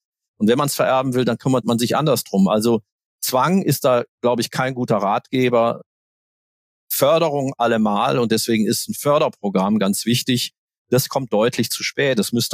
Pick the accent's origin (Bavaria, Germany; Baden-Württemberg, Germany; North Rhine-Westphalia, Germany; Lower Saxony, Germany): North Rhine-Westphalia, Germany; Aachen; Ich komme ursprünglich aus Aachen.